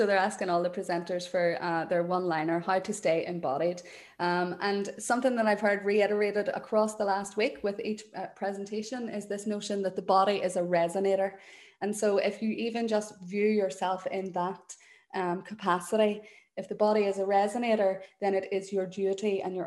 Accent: Ireland; first language Irish; So this is my mother tongue. Excuse me, this is my mother tongue. But you'll notice that maybe you can see that it's written out in Irish and then it's written out in phonetic English.

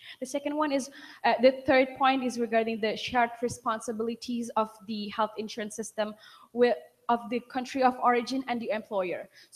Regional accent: Indonesia; as the representative of Indonesia. I'm from the Universitas Indonesia as an undergraduate student.

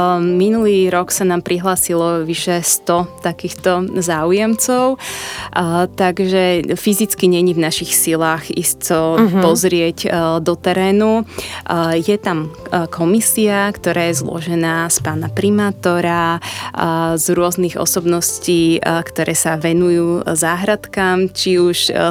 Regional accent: Bratislava, Bratislava Region, Slovakia; Ja som Bratislavčanka prakticky už od detstva a pre mňa je Bratislava domov.

